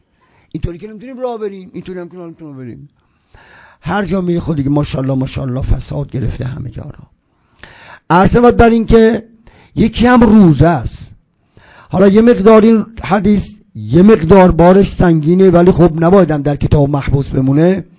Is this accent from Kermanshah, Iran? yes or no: no; Isfahan, Iran; ما اصفهان داخل شهر خودمون